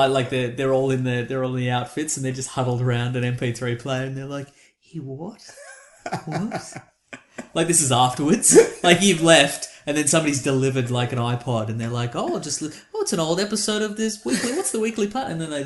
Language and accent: English; Australia; I'm from Australia!